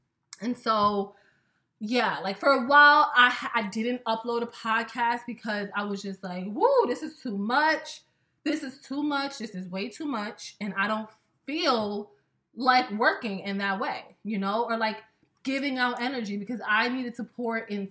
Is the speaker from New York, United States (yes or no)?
yes; Brooklyn, New York, United States; also born or lived in Queens; But this is my home. Like, Brooklyn is my home. I'm from Queens, like born. My mom pushed me out in Queens, but like home has been Brooklyn.